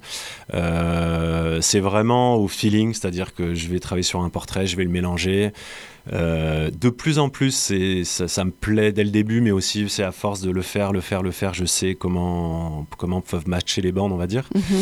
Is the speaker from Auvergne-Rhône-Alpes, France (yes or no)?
no; Le Havre, Normandy, France; now in Montpellier, France; donc photographe plasticien. Mm-hmm. Je suis originaire du Havre.